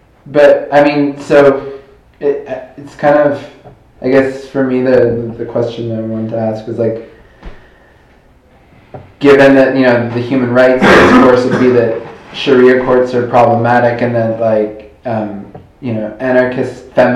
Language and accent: English; Montreal, Quebec, Canada; I'm from Montreal